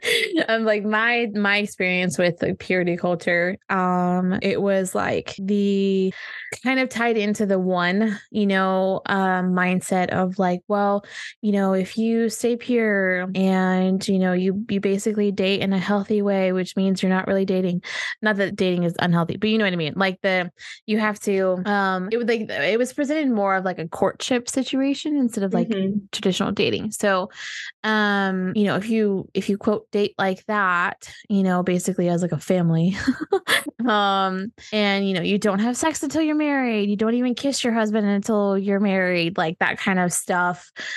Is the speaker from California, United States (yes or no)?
yes; California, United States; Basically, I'm going to be one of them California transplants that doesn't tell anybody I'm from California.